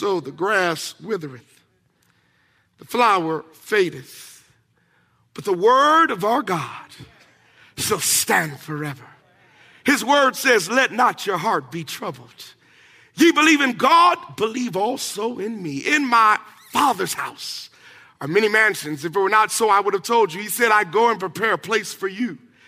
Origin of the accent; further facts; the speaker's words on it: the South, United States; In fact, because I'm from the South, I'm going to eat grits with Jesus.